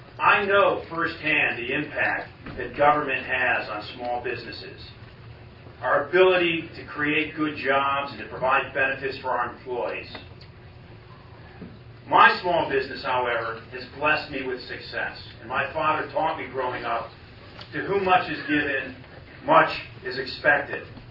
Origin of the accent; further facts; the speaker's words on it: Cincinnati, Ohio, United States; also born or lived in Cleveland; I'm a son of Ohio. I was born in Cleveland, raised in Cincinnati, educated at Case Western Reserve University, Cleveland State for Law School. I met my wife in Cleveland. We got married in Cleveland.